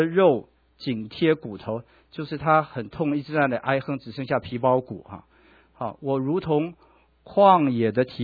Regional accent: China; 我们中国人那个皇帝治理国家

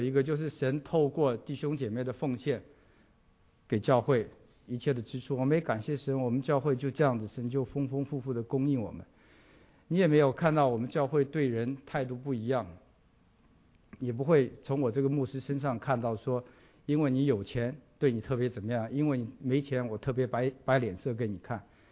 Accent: China; now in United States; 我们中国人在美国没有什么社区活动，所以教会最主要的就是来联络感情

